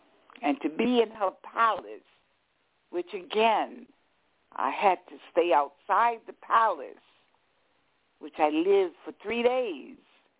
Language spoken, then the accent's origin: English; Harlem, New York, United States; And I kept saying, I'm from Harlem. And she said, yes, Harlem is your royal court.